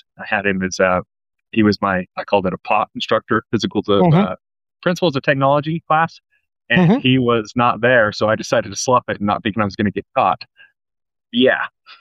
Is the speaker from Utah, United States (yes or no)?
yes; Payson, Utah, United States; Yeah, from a farming community, born and raised in Payson, Utah, and yeah, you just kind of get creative sometimes.